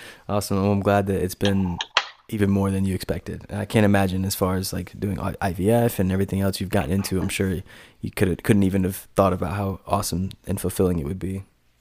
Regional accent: Durham, North Carolina, United States; I grew up in Durham.

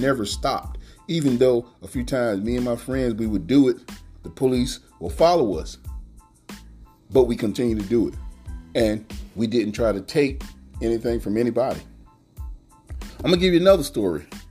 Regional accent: Bethel, North Carolina, United States; Even growing up in Bethel, North Carolina, that's a little town in eastern North Carolina where I'm from, the little town was divided by railroad tracks.

